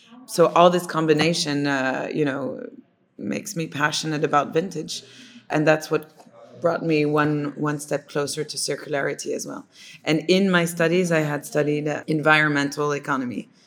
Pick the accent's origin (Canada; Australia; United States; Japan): Japan; Tokyo; I was born in Tokyo, and my brother actually is Japanese, is adopted in Japan. We lived right there 6 years.